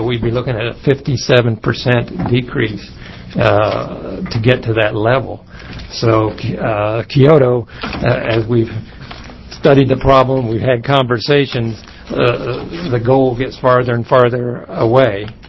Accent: Roseburg, Oregon, United States; from Douglas County, Roseburg.

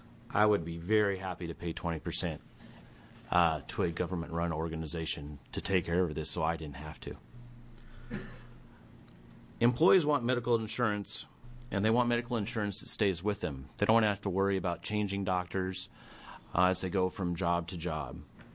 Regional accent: Silverton, Oregon, United States; I'm from Silverton, Oregon. I'm a small business owner.

